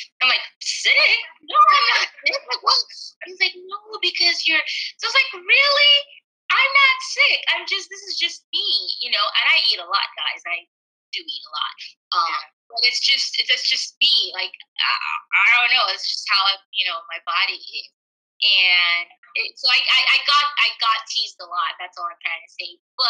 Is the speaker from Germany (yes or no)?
no; Nigeria; also born or lived in United Kingdom; Well, so like you rightly said, I'm from Nigeria. I was actually born in the UK, but grew up in Nigeria.